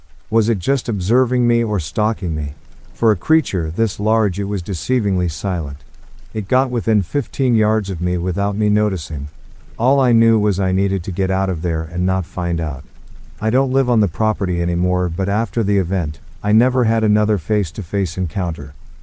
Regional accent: Ohio, United States; I'd never seen anything like that because I'm from Ohio.

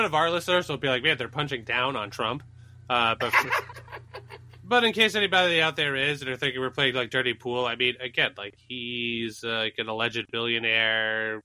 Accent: the South, United States; accent: southern; can definitely do a southern accent because I'm originally from the South.

